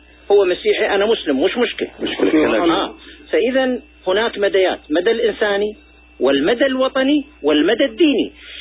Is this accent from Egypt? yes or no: no; Iraq; إحنا كعراقيين.